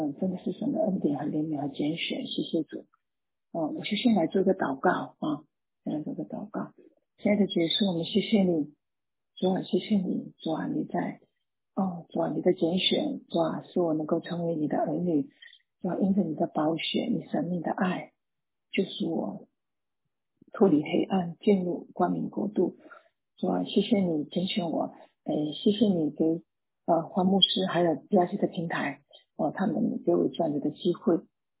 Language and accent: Chinese; Fuzhou, Fujian, China; 我是从大陆出来的哈，我在福州，我是福州人，之前在医院里面工作，然后我的大概我在14岁的时候就受洗啊，我是在三次教会受洗。